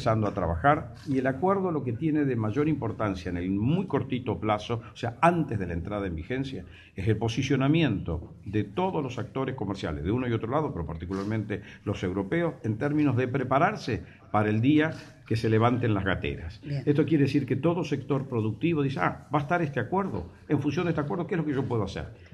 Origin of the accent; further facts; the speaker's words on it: Santa Fe, Argentina; Yo, como santafesino, yo soy nacido en esta ciudad, mi colegio es el que está acá enfrente, mi casa está del otro lado de la plaza.